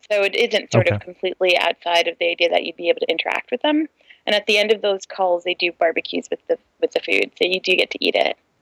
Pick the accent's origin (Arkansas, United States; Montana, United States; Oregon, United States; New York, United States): New York, United States; I'm a New Yorker, so I'm a terrible driver.